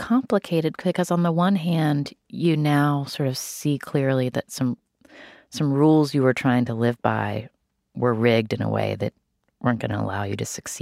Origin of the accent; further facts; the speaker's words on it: West Virginia, United States; You know, Mary, I grew up in West Virginia. And one thing that you're sort of taught growing up in West Virginia is that it's really important